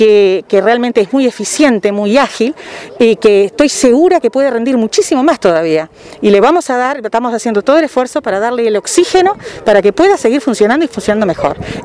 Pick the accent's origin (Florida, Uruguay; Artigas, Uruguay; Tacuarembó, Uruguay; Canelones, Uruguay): Artigas, Uruguay; yo vengo del interior profundo, vengo de la República de Artigas, como digo normalmente